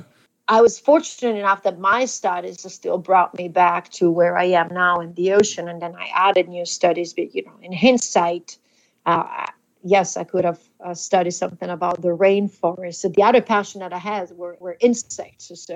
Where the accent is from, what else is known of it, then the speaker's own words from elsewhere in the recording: DR Congo; regardless of where I grew up in the Congo, they always brought me to the ocean. And I do believe growing up in a rainforest and in a savannah